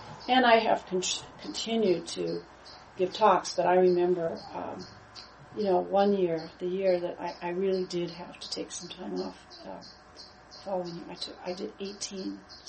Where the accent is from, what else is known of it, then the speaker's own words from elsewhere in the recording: Racine, Wisconsin, United States; We're from Racine, and she's from New York